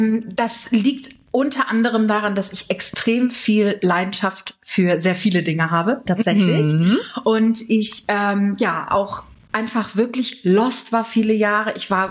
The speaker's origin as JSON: {"language": "German", "region": "Schleswig-Holstein", "country": "Germany", "said": "Ich komme aus Schleswig-Holstein und bin Hochzeits- und Eventsängerin."}